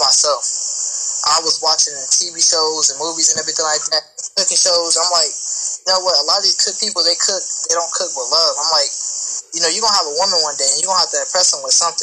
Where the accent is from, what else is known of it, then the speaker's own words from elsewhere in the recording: Canton, United States; Canton is not a very big city. It's really small. Maybe like a couple thousand people, like 20,000, 25,000.